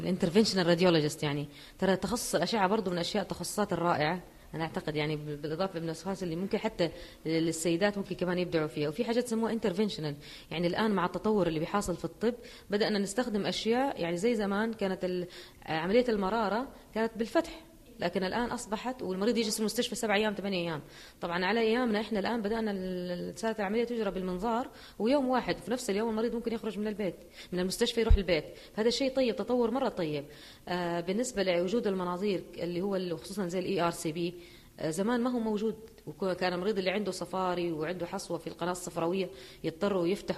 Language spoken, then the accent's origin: Arabic; Saudi Arabia; بس عندنا ما عندنا في السعودية هذا الشيء.